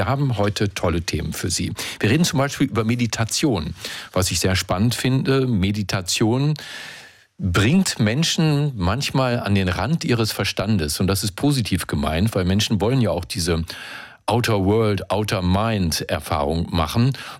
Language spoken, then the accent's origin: German; Berlin, Germany; ich komme aus Berlin, ja, hier ist immer viel